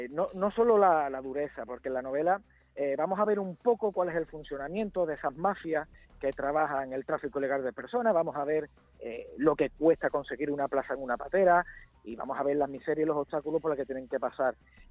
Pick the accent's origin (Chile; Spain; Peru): Spain; Cádiz, Andalusia; Mira, pero somos de Cádiz, toda la familia somos de Cádiz.